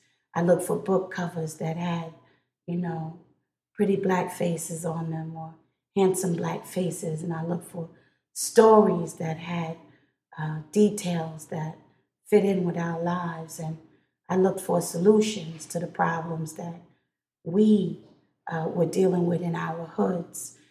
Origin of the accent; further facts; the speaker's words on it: New York, United States; I was born in the Bronx and raised in the earlier part of my life in the projects. And I think everything that I've written has been powerfully influenced by my experience in the projects of New York.